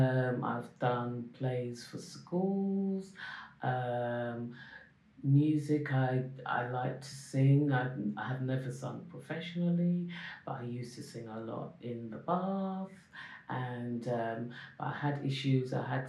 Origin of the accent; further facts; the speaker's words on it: London, United Kingdom; I grew up in, I started off in South London and then I moved to West London, and I grew up mainly in West London. Yeah, I remember South London very vaguely.